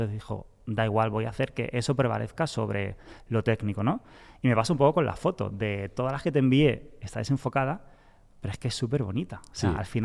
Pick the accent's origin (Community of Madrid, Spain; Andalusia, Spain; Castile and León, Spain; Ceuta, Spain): Andalusia, Spain; Málaga; me recuerda mucho a mi infancia